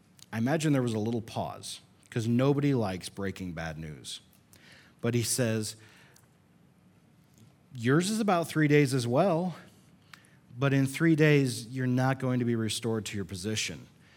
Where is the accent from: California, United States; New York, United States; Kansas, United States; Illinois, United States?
Illinois, United States; Lincoln; We went to a prison in Lincoln, Illinois, my hometown